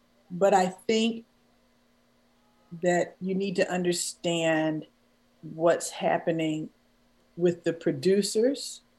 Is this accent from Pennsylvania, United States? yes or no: yes; Philadelphia, Pennsylvania, United States; moved away as an adult; Oh, okay. Yeah, it's my hometown.